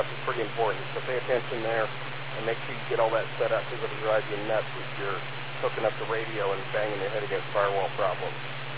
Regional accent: California, United States; but I come from California, and the police cars actually use this scenario.

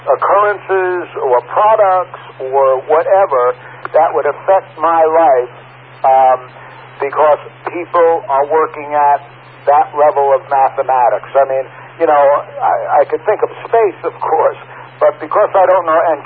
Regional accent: Queens, New York, United States; not math, I'm from Queens.

